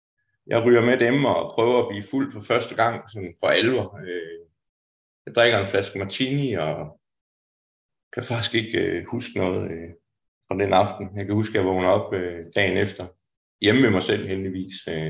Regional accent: Aarhus, Central Denmark Region, Denmark; så er jeg 44 år gammel. Så det vil sige, at jeg er en 78'er. Og jeg er født og opvokset i og omkring Aarhus.

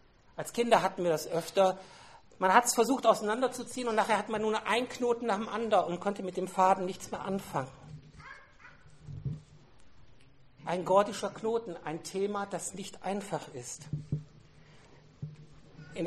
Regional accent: Germany; In meiner Heimat, wo ich herkomme, gibt es einen Beruf, der nennt sich Lotse. Und ein Lotse ist jemand, der versucht, ein Schiff, wenn es durch die Weser fährt, richtig durch das Schiffbett zu steuern

